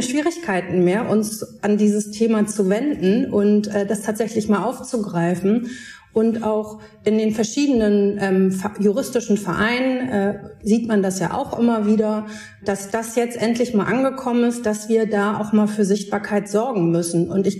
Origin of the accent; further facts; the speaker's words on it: Hamburg, Germany; ich komme aus Hamburg, also auch einer Großstadt